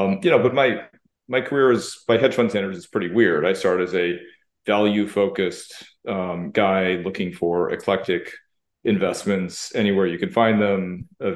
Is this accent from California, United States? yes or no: no; Manhattan, New York, United States; Born and raised in Manhattan. I'm a native. Went to school through high school. Then I went up to Cambridge, Massachusetts for college. Came back to New York.